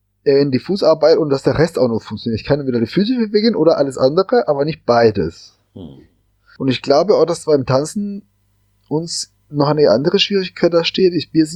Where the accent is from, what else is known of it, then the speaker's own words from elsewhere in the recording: Cali, Valle del Cauca, Colombia; German is a second language; Ich komme aus der Weltsalzer Hauptstadt. Ich bin ein gebürtiger Kolumbianer und bin in Cali aufgewachsen.